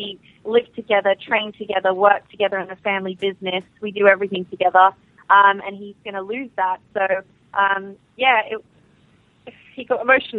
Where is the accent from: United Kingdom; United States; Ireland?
United Kingdom; But you know, the fact that I'm not American maybe had a factor to do with it. The fact that people couldn't vote back home and in the UK live